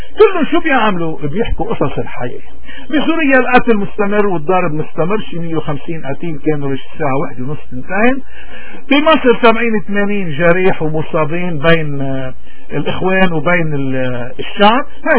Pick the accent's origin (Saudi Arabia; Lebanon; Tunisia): Lebanon; نحن كبشر أقل شيء ممكن نعمله كلبنانيين نحترم ذاتنا وما نروح لحدا من هودي.